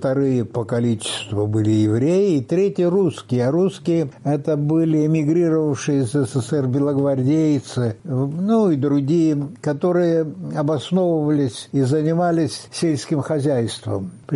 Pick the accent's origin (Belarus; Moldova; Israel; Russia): Moldova; Donduseni, Bessarabia; Я родился в Румынии, в Бессарабии. И я не успел пойти в школу до войны. Но я успел до войны немножко поучиться идиш. Учитель приходил. Дело в том, что это местечко, где мы жили, Дондюшана называется.